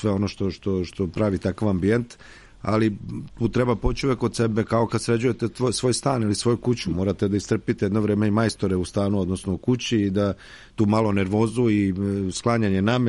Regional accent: Novi Sad, Vojvodina, Serbia; kao što je, ne znam, kod nas u Novom Sadu pod Petrovaradinsko podgrađe

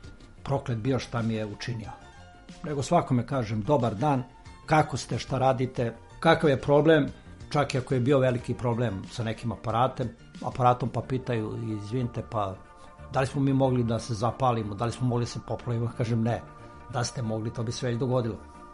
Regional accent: Šumadija, Serbia; now in Belgrade, Serbia; rodom iz jednog dela Šumadije. Živim tu u Beogradu, na Dorćulu, imam nekih 64 godine i bavim se zanatom od srednje škole do danas.

